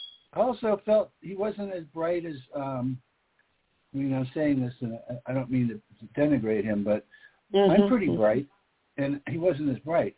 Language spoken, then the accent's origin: English; New York City, New York, United States; born there; But in my case, I was born in New York City, and you could only have 2 kids in New York City.